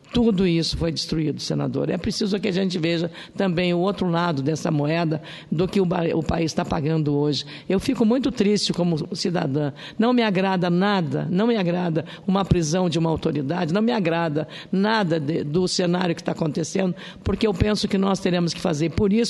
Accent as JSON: {"language": "Portuguese", "region": "Rio Grande do Sul", "country": "Brazil", "said": "Eu sou do Rio Grande do Sul e lá temos um polo naval"}